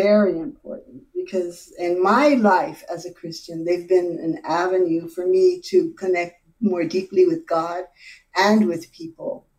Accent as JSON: {"language": "English", "country": "Puerto Rico", "said": "I'm from Puerto Rico originally"}